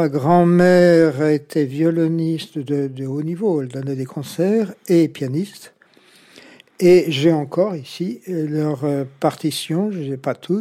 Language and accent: French; Lyon, Auvergne-Rhône-Alpes, France; Je suis lyonnais d'origine et j'y ai vécu 33 ans. J'y ai fait toute ma scolarité secondaire, supérieure.